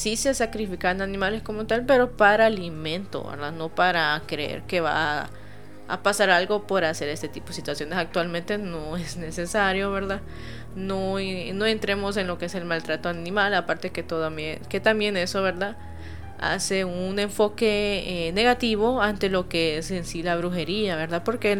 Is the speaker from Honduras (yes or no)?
yes; Honduras; ya que somos hondureños y pues hay que estar orgullosos, ¿verdad?